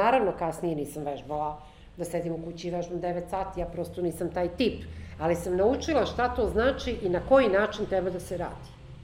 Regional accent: Belgrade, Serbia; now in Moscow, Russia; ja sam došla iz Beograda u kome nije baš mnogo se vežbalo

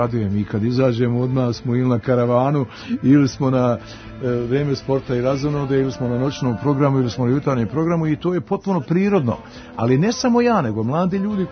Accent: Sarajevo, Federation of Bosnia and Herzegovina, Bosnia & Herzegovina; Mi iz Sarajeva smo dolazili tu

